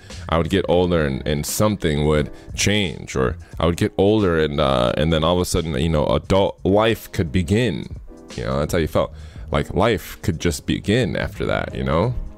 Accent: Illinois, United States; born there; moving out here to Arizona. I was born in Illinois.

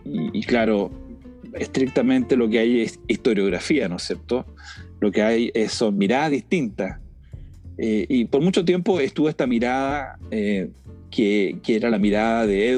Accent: Santiago, Santiago Metropolitan Region, Chile; yo soy capitalino, yo toda mi vida, como te decía, he vivido en Santiago, no voy a darme las de alguien de provincia

